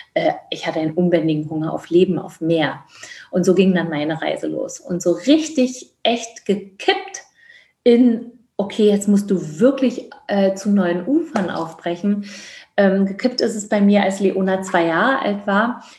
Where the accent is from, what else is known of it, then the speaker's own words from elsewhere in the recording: East Germany, Germany; Ich komme ja aus dem Osten.